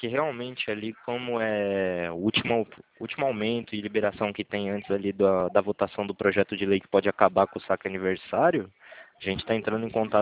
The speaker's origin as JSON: {"language": "Portuguese", "town": "Atibaia", "region": "São Paulo", "country": "Brazil", "said": "Eu sou de Atibaia, aqui de São Paulo."}